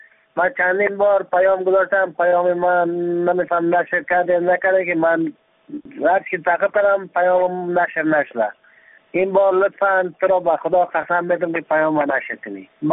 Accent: Badakhshan, Afghanistan; ما از بدخشان هستم

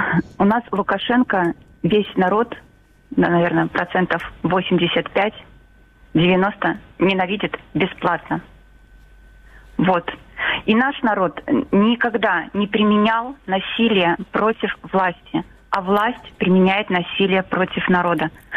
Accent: Belarus; мы белорусы действительно очень мирные люди.

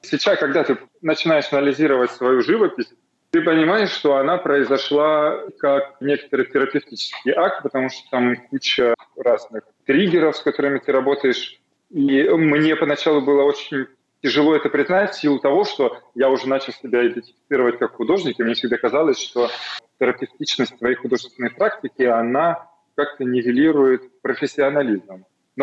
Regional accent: Russia; moved away; несмотря на то, что я уехал из России, я как бы Россия никуда не уехала из меня, и я нахожусь в цифровом пространстве, в русском

